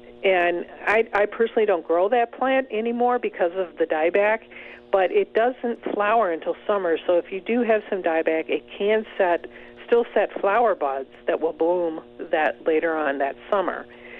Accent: Michigan, United States; You know, I remember as a kid, I grew up in Michigan, and we would get boatloads of snow, and you wouldn't see grass until April.

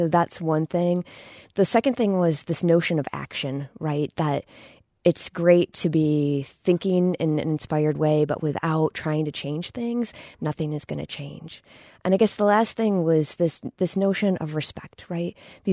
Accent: Jamestown, New York, United States; now in Spring Green, United States; So Joshua and I grew up in Jamestown, New York, which is very close to Chautauqua Institution.

